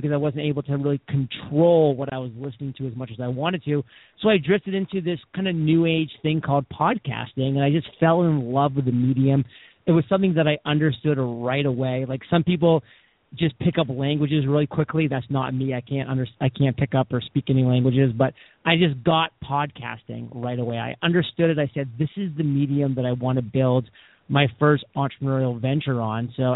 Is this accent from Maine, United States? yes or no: yes; Maine, United States; now in San Diego, United States; I was in it for 4 years in both commercial and residential real estate here in San Diego and in my home state of Maine.